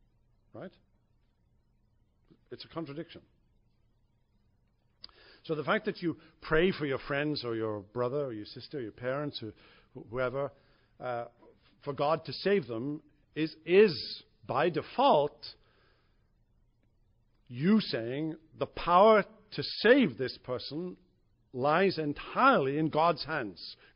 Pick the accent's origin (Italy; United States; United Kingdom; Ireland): United Kingdom; I was raised in Britain in the 50s and 60s.